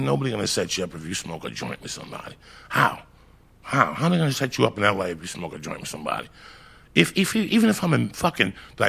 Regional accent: Cuba; moved away; also born or lived in New York City, United States; I grew up early. When I came from Cuba, I was in New York City in those buildings.

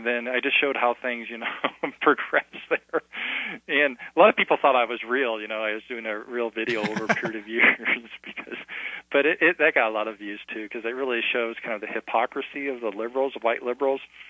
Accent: United States; I'm, like I said, I'm just an American with a camera, right?

